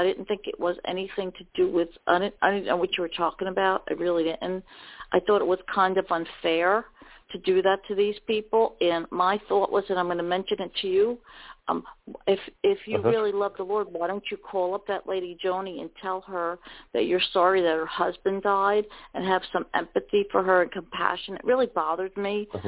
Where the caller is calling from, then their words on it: New Jersey, United States; Okay, this is … from New Jersey.